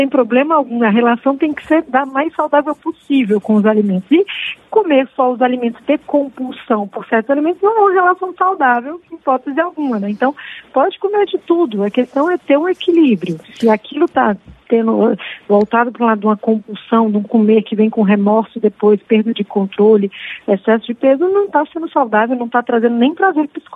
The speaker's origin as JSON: {"language": "Portuguese", "town": "Goiânia", "region": "Goiás", "country": "Brazil", "tie": "born or raised there", "lives_now": "São Paulo, Brazil", "said": "Eu sou de Goiânia, minha formação é de Goiânia. Eu moro em São Paulo."}